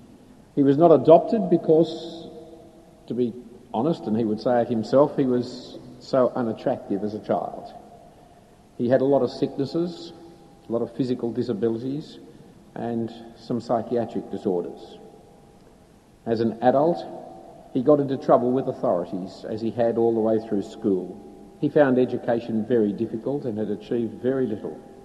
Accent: Australia; We thank you for the freedom we enjoy as Australian citizens

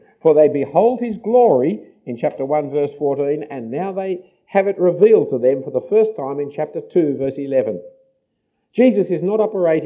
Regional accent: Australia; But I guess as an Australian, if someone said that to me, I'd be saying, well, what do you know about me?

